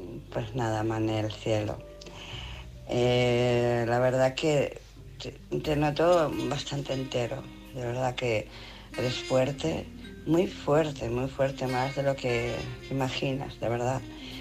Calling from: Barcelona, Catalonia, Spain; de Barcelona.

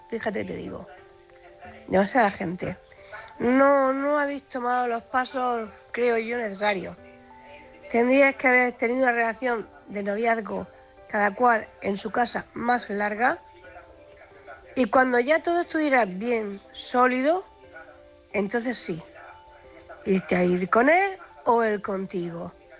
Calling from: Cartagena, Region of Murcia, Spain; corresponsal de Cartagena

